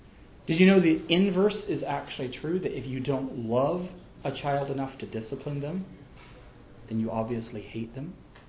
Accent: North Carolina, United States; I am from North Carolina, and for the past number of years, I have been a circus ringleader at our school.

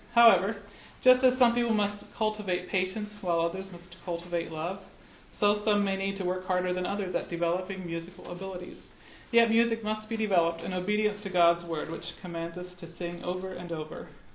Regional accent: Ephrata, Pennsylvania, United States; I'm from Ephrata, Pennsylvania, but I have taught the last 6 years in Milton Freewater, Oregon, at Blue Mountain Mennonite School.

